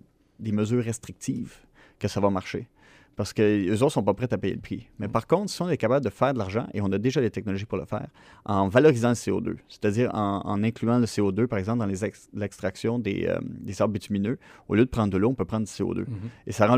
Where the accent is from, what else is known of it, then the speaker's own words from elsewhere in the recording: Montreal, Quebec, Canada; now in Gaspésie, Canada; J'ai fait mes études sur la Rive-Sud de Montréal, là où j'ai grandi, à Montréal